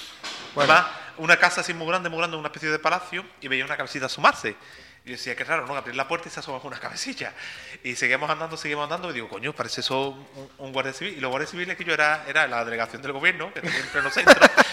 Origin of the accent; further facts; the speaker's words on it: Seville, Andalusia, Spain; Y cuando dice, ¿de dónde venís? Y digo, de Sevilla.